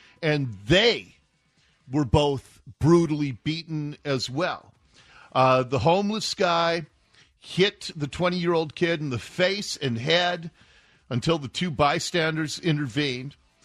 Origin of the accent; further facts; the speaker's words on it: Seattle, Washington, United States; what it was like for me growing up in Ballard.